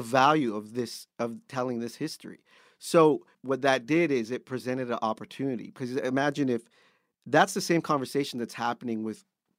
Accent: Canada; So being Canadian really kind of like, people saw us without judgment.

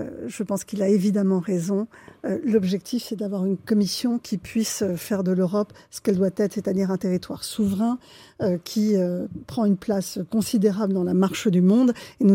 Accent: Paris, Île-de-France, France; Je suis contre les parachutages et étant parisienne, étant née à Paris, vivant à Paris, ouais.

